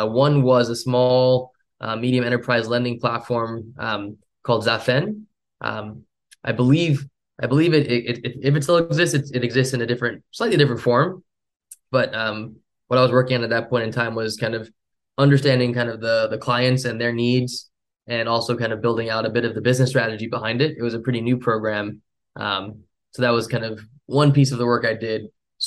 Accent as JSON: {"language": "English", "region": "New Jersey", "country": "United States", "tie": "born or raised there", "said": "I grew up in New Jersey. I grew up in a suburb of New York. My parents both worked in Manhattan my whole life. So I was about an hour outside of the city."}